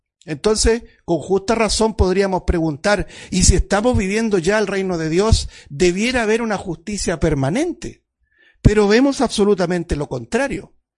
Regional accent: Chile; no sé si ustedes sabían, como chileno, el 60% del trigo consumido es importado

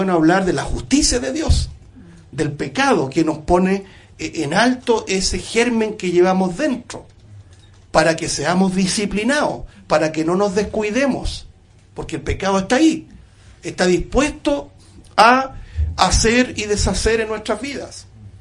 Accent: Chile; eso aquí, por lo menos los chilenos. Una vez dijo una persona bien analítica de nuestra personalidad como chileno

